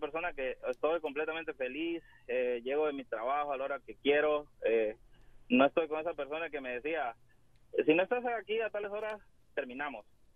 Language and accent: Spanish; El Salvador; now in Houston, United States; Soy de El Salvador.